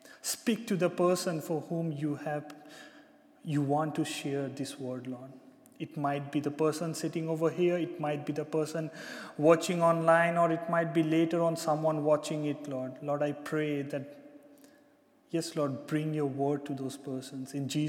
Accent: India; English is a second language; moved away as an adult; now in Zeist, Netherlands; I come all the way from India. Of course, today I'm not coming from India. I live in Zeist.

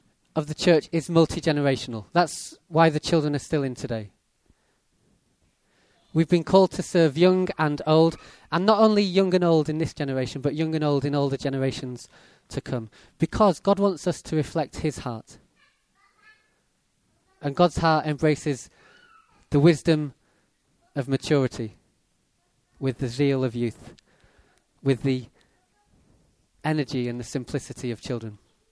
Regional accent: Wales, United Kingdom; born there; I was born in Wales.

